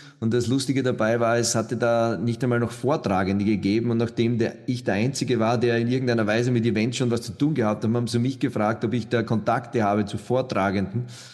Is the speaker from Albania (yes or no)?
no; Burgenland, Austria; ich komme aus Österreich, geboren im Burgenland, deshalb auch mein ungarischer Name.